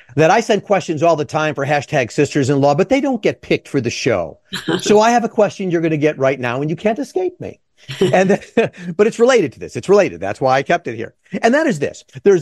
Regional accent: Skokie, Illinois, United States; I grew up in Skokie. I went to school with his sister.

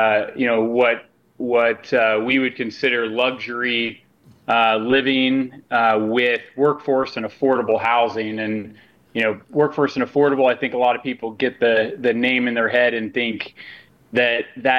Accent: Salina, Kansas, United States; to my hometown of Salina, Kansas

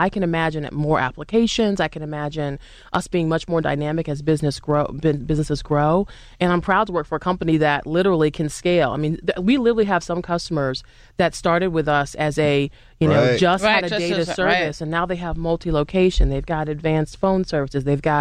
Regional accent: Boston, Massachusetts, United States; I used to sing a lot at Fenway when I grew up in Boston.

